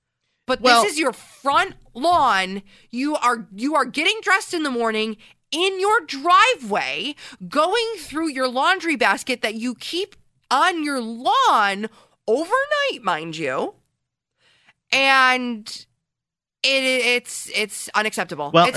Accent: Canandaigua, New York, United States; obviously, you guys know that I grew up in Canandaigua, so I've been going to Roseland Water Park my whole life, my whole childhood

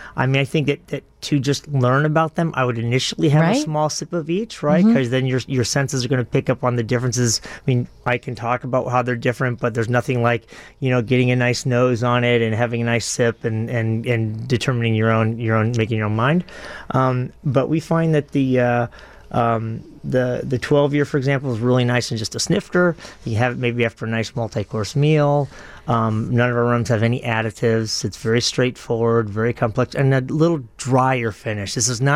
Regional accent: Chicago, Illinois, United States; You know, Chicago is my home. I've been up near the Music Box for about 20 years now.

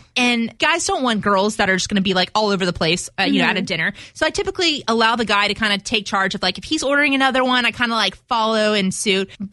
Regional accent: Louisiana, United States; I'm from South Louisiana.

